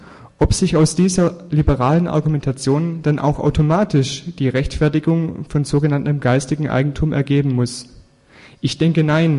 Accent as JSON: {"language": "German", "region": "Baden-Württemberg", "country": "Germany", "said": "Bei uns, ich komme aus dem Schwaben, ist es auch oft das Häusle"}